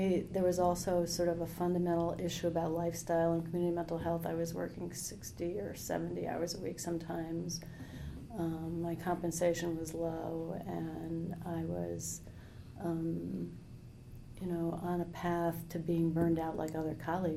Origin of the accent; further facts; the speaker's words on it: New Jersey, United States; Oh, no, I'm from New Jersey.